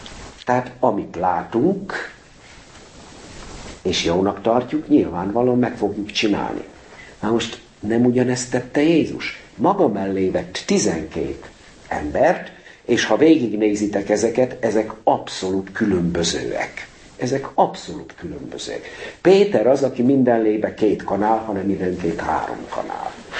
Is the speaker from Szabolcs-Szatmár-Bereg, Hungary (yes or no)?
yes; Kölcse, Szabolcs-Szatmár-Bereg, Hungary; Kölcsében, ahol én születtem és felnőttem